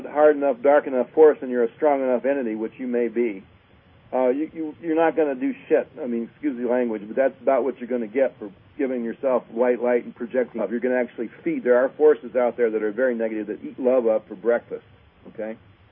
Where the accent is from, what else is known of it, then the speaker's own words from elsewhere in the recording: Ann Arbor, Michigan, United States; He's a homeboy. I'm from Ann Arbor.